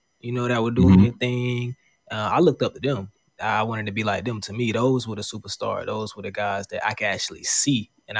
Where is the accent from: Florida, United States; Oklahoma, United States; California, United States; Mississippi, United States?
Florida, United States; Marianna; now in Atlanta, United States; I'm from Mariana, Florida. And Mariana, Florida is like a small town outside of Tallahassee, in the 850 area, North Florida, mm-hmm. The Panhandle. That's where I grew up at. Currently staying in Atlanta.